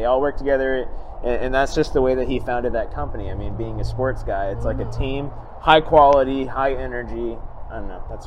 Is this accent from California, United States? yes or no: no; Florida, United States; I'm from Hillsboro.